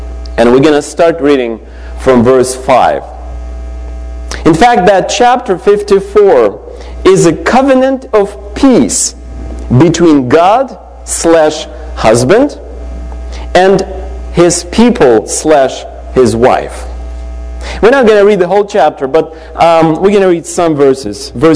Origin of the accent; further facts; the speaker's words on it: Ukraine; English is a second language; You know, I realized that actually Ukraine, my home country, is in the middle of Europe because of the big picture.